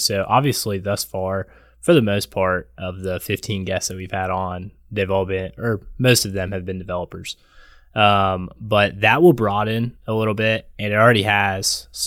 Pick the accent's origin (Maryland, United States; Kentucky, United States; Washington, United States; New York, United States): Kentucky, United States; Lexington; I was born and raised in Lexington, a little bit different. My family is not from Lexington originally.